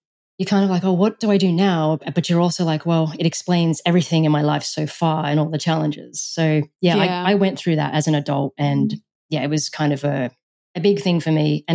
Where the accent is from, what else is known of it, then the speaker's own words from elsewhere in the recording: Melbourne, Victoria, Australia; I'm based in Melbourne now. I grew up in Melbourne as well, but that career was in both London and New York.